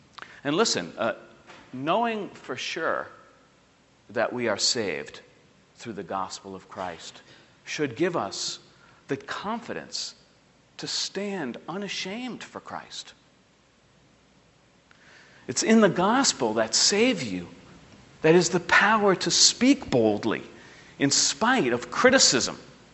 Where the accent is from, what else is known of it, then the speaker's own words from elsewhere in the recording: Queens, New York, United States; Now, I grew up in Queens, New York, and so I don't have a ton of experience camping.